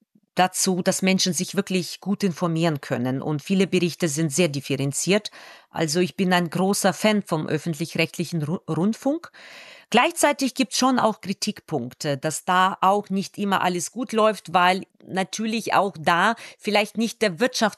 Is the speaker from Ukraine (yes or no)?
yes; Ukraine; German is a second language; now in Germany; Na, ich spreche mit Akzent, ich komme aus der Ukraine, ich lebe hier, ich gehe arbeiten.